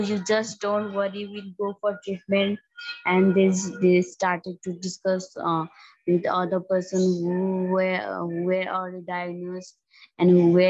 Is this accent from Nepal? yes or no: yes; Lumbini Province, Nepal; English is a second language; I'm basically from Nepal. I'm nearby the called Lumbini, which is the birthplace of Gautam Buddha, actually.